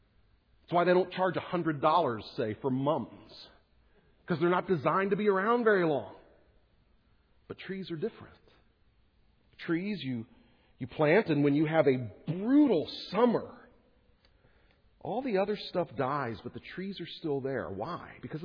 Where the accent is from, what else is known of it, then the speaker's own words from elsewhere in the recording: Texas, United States; I grew up in Texas and then moved to Kansas, and in both places they have lots of cottonwood trees.